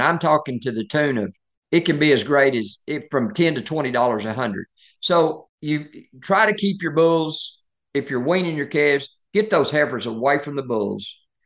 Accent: Oklahoma, United States; I was raised in Southeast Oklahoma, and we run crossbred cows. That's what fits that rough country.

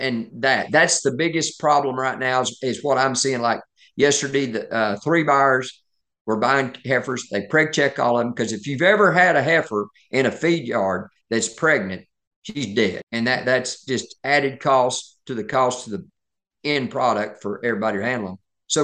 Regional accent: Oklahoma, United States; I was raised in Southeast Oklahoma, and we run crossbred cows. That's what fits that rough country.

